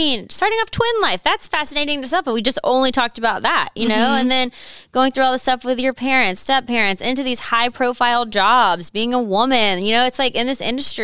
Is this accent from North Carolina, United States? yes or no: no; Texas, United States; I'm a Texan.